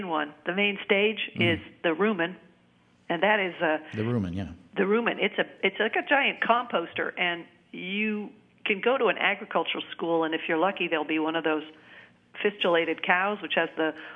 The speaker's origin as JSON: {"language": "English", "region": "New Hampshire", "country": "United States", "tie": "born or raised there", "said": "I grew up in New Hampshire, but we didn't have any cows."}